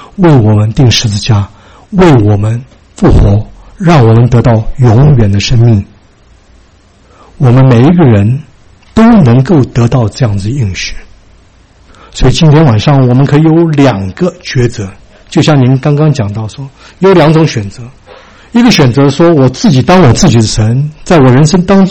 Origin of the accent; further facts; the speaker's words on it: China; 我们从国内来的，中国来的